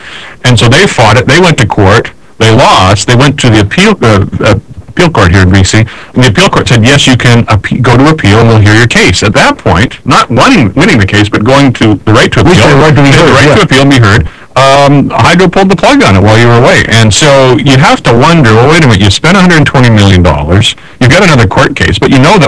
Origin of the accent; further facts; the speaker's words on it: Missouri, United States; I personally, I'm from Missouri, show me that one.